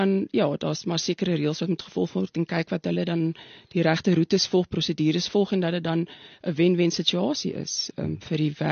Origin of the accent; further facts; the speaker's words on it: Strand, Western Cape, South Africa; also born or lived in Pretoria; Dit is toch interessant, ek is in Pretoria gebore, maar ons is toe in die strand het ek groot geword